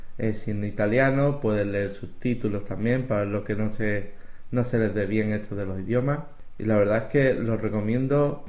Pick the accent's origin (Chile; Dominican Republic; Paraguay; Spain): Spain; Huelva, Andalusia; now in Czech Republic; Yo vengo del sur de España y allí lo que hay es mucho pescado. Pero también es verdad que vengo del sur de España, en Huelva, donde hay mucho cerdo, el animal.